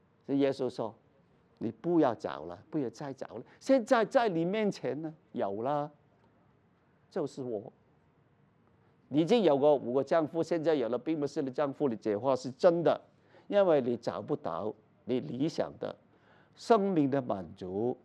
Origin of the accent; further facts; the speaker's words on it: China; 其实我们中国人不是很多人信